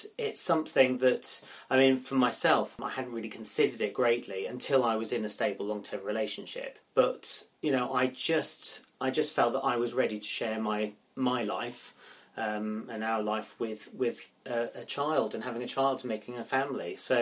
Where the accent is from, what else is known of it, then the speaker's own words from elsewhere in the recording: Loughborough, East Midlands, United Kingdom; I'm from Loughborough